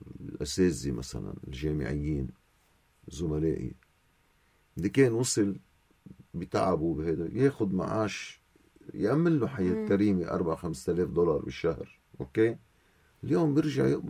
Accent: Lebanon; نحن كلبنانيين من جميع الطوائف

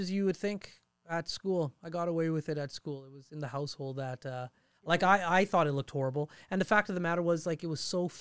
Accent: Fort McMurray, Alberta, Canada; And I grew up here in Fort McMurray, Alberta.

